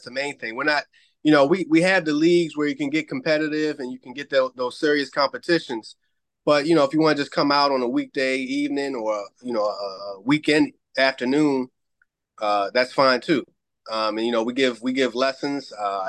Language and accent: English; Owings Mills, Maryland, United States; also born or lived in Randallstown; Owings Mills, Randallstown area.